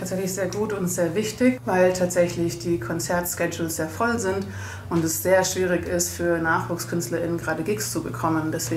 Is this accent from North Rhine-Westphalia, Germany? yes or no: no; Berlin, Germany; ich komme aus Berlin, bin gerade auf dem Weg nach Leipzig